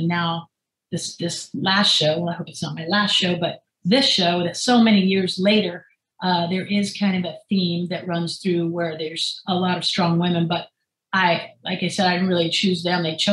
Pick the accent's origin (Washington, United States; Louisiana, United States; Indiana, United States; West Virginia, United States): Louisiana, United States; New Orleans; moved away; rediscover like New Orleans, I got an apartment in the French Quarter and I kind of fell in love with my hometown again.